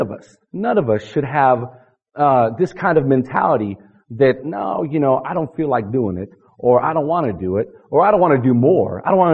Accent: United States; By the grace of God, I'm glad I'm an American. I'm glad I was born here.

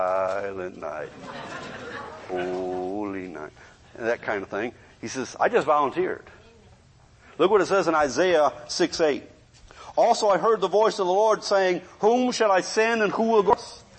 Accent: Michigan, United States; You know, I come from Michigan. You don't give hugs in Michigan.

